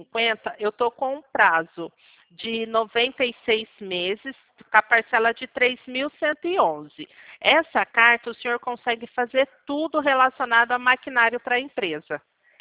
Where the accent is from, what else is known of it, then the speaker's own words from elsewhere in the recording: Maringá, Paraná, Brazil; Eu sou de Maringá.